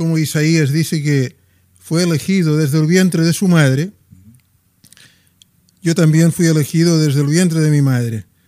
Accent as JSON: {"language": "Spanish", "town": "Girona", "region": "Catalonia", "country": "Spain", "tie": "born there", "said": "Sí, yo nací en Gerona, el año 1934, en plena guerra civil."}